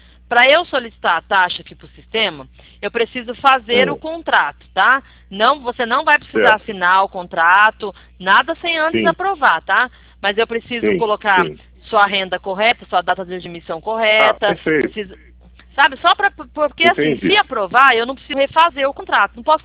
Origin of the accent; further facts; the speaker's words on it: São Paulo, Brazil; Sou de São Paulo. Do interior.